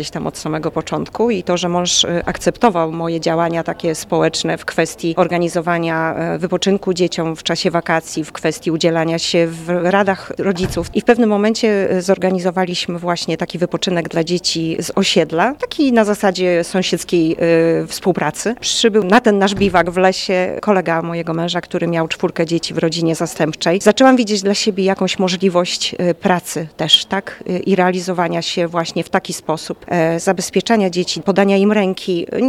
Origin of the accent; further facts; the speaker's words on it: Warmian-Masurian Voivodeship, Poland; My wybudowaliśmy dom w Starych Juchach, jesteśmy spod Giżycka